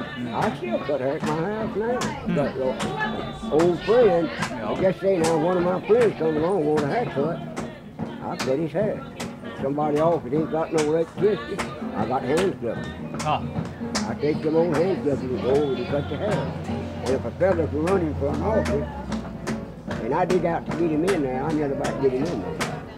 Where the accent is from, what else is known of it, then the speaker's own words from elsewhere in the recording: Alabama, United States; Yeah, I grew up